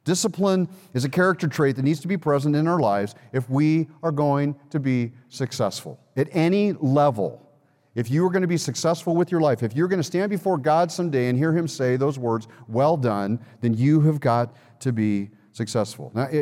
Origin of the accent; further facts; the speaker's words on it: Los Angeles, California, United States; Back in 1984, the Olympics were in my hometown, Los Angeles, California.